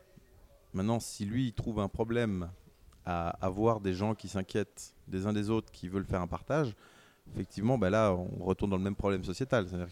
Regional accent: Geneva, Switzerland; À Genève, et je parle de Genève parce que je suis genevois

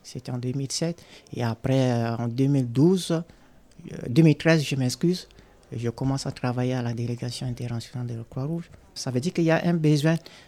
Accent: Central African Republic; si je veux quitter mon pays d'origine, par exemple pour moi, de Centrafrique, pour la France

